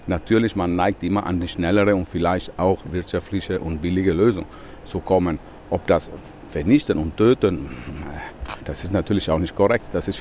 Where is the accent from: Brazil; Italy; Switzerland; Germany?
Italy; Dolomites; ich komme aus den Dolomiten, und jetzt haben wir das Thema Wolf bei uns.